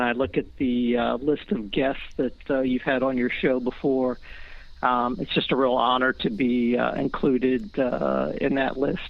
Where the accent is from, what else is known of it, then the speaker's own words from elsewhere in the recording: Van Wert, Ohio, United States; Yes, I've always lived in Ohio. I was born in West Central Ohio, in German Catholic land over there. We call it God's country.